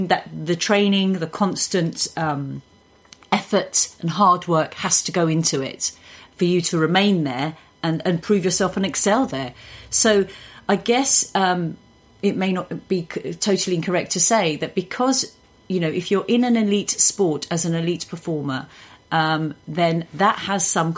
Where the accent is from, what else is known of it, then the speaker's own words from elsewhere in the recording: Tottenham, London, United Kingdom; I grew up in Tottenham. The first 11 years of my life, I grew up in Tottenham, and I have lived in North London all my life.